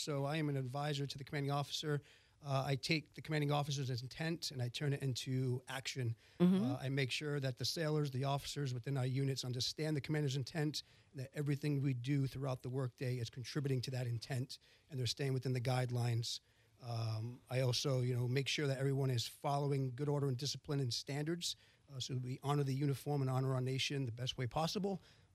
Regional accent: Massachusetts, United States; also born or lived in Newport, Rhode Island; Initially, I'm from Massachusetts.

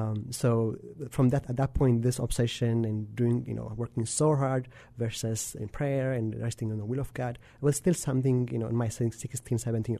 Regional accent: Ethiopia; Growing up in Ethiopia

